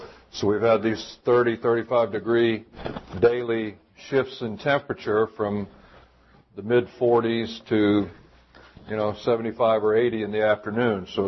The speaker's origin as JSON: {"language": "English", "region": "Florida", "country": "United States", "said": "I'm from Florida, and I live, my wife and I, just a little bit north of Orlando"}